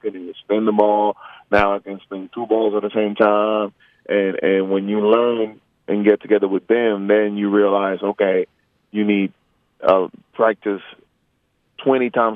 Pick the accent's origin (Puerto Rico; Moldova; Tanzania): Puerto Rico; growing up in Puerto Rico, you know, we're a baseball country, and there were not many basketball courts around close to my house